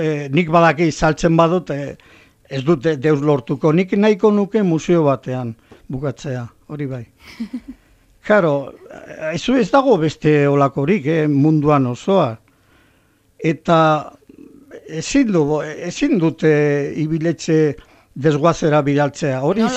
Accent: Navarre, Spain; Ni nire herria Bardetatik, ez da gita, 15 kilometrotara dago

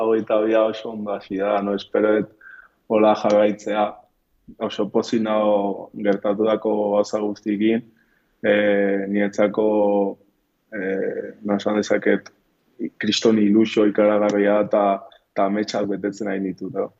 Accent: San Sebastián, Basque Country, Spain; also born or lived in Equatorial Guinea; Zortzi urte nitula Donostia jo nintzen nire amakin, eta nire aitakin, eta aukera izan nun Ibai ikastolan pues, ikastea

